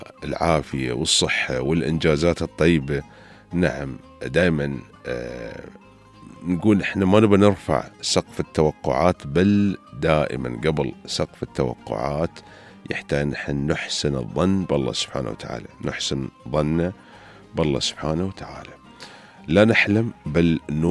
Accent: United Arab Emirates

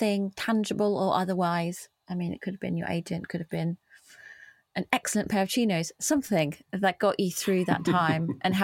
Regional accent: United Kingdom; We are British through and through.

